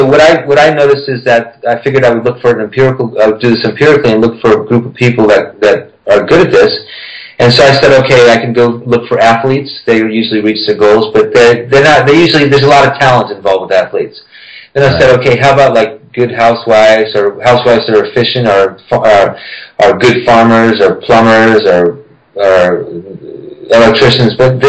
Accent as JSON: {"language": "English", "town": "New Orleans", "region": "Louisiana", "country": "United States", "tie": "born or raised there", "moved": "as an adult", "lives_now": "France", "said": "Well, it really has nothing to do with growing up in New Orleans. I just my first job outside of school was in France."}